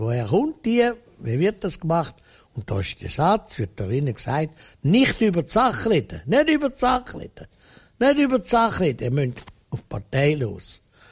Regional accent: Switzerland; Und das ist für mich als Schweizer so Freund in den Ohren.

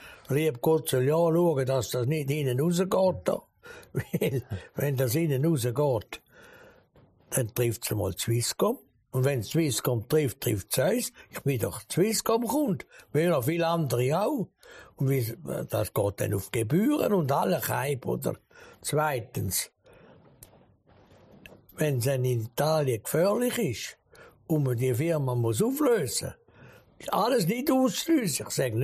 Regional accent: Switzerland; Aber ich als Schweizer kann doch nicht sagen, ja, nein, das machen wir nicht.

